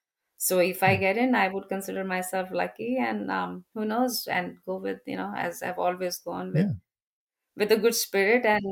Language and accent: English; Punjab, India; I would say, growing up in India and eating Indian food for most part, right? I think the one that I don't enjoy sometimes is, I'm a Punjabi